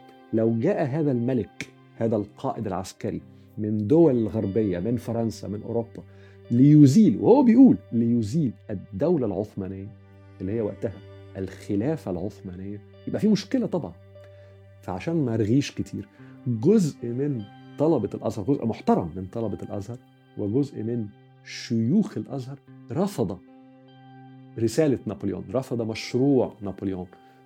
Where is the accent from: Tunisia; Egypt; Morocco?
Egypt; نفس الرسالة عندنا في مصر